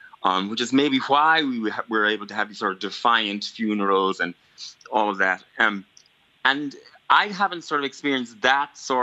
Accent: Ireland; it made us feel, you know, fully accepted as Irish people, as part of the, you know, the fabric of Irish society.

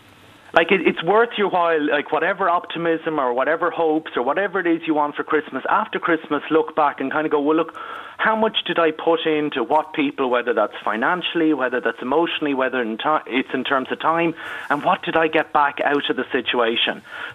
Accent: Ireland; And then being Irish, we do the smartest thing possible in an awkward emotional situation, and we ply ourselves with alcohol.

